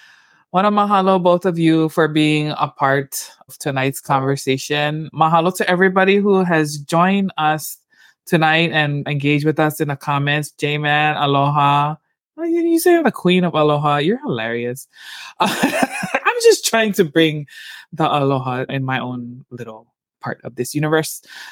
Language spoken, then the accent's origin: English; Hawaii, United States; I love being Hawaiian. That's all I got to say. I'm so honored to be Hawaiian and to represent our people and carry our aloha and our kuleana and our kupuna with us wherever we go